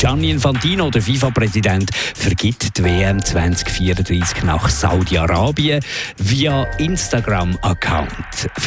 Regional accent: Switzerland; und das sorgt doch ein bisschen für Stabilität bei uns in der Schweiz

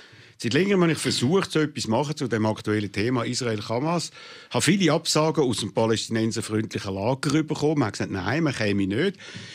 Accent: Switzerland; als Schweizer Jude, als jüdischer Schweizer

